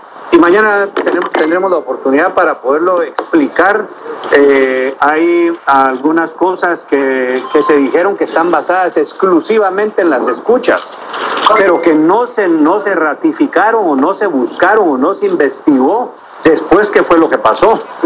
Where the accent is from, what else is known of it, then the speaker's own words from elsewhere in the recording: Guatemala; voy a enfrentar esto como es necesario hacerlo, como un guatemalteco.